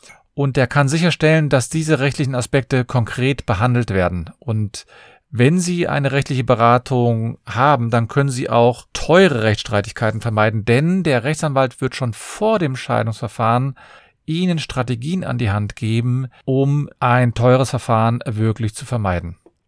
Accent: Cologne, North Rhine-Westphalia, Germany; Ich bin Fachanwalt für Familienrecht. Ich komme aus Köln

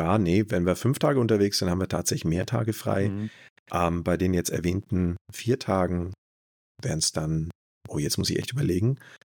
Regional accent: Munich, Bavaria, Germany; in meine Heimatstadt. Also wir sind in München gebased

